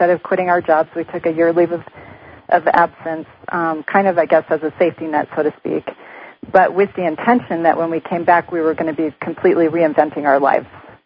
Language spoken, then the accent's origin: English; San Francisco, California, United States; I grew up sailing on the San Francisco Bay